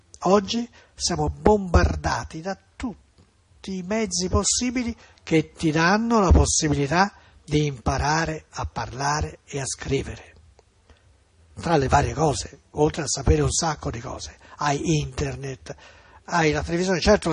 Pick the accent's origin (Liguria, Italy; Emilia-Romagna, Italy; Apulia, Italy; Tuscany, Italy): Tuscany, Italy; Florence